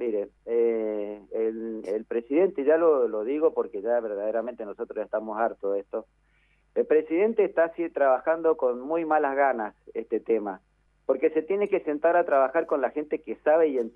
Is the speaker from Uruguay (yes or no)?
no; Argentina; nosotros somos, y lo voy a decir como el argentino, dígalo, nosotros somos truchos. El argentino es trucho, por naturaleza.